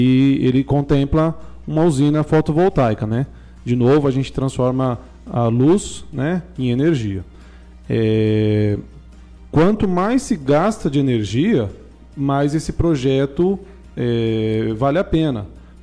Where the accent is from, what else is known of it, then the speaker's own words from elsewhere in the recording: São Paulo, Brazil; eu sou de São Paulo